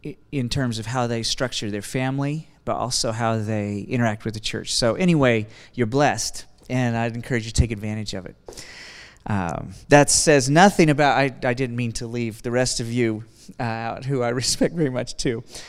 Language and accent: English; Kansas, United States; moved away; also born or lived in Ohio; originally from Kansas, and then about 12 or 13 years ago, I don't quite remember now, my wife and I moved from Kansas to northeastern Ohio, just down the road from you guys in Fredericksburg, Ohio